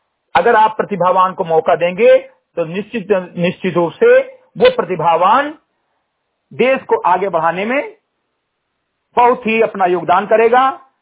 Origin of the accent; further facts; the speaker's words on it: Uttar Pradesh, India; ग्राम सभा सिंधी घटई विकास खंड के मेनपुरवा जनपद बहराइच का मूल निवासी हूं